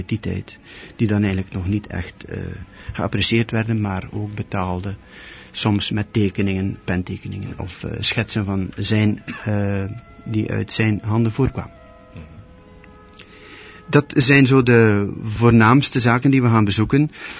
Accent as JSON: {"language": "Dutch", "region": "Flanders", "country": "Belgium", "said": "Qua keuken, want daar zijn we als Vlamingen toch wel erg benieuwd naar eigenlijk."}